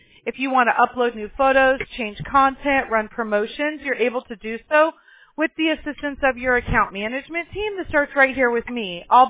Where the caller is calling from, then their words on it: California, United States; California.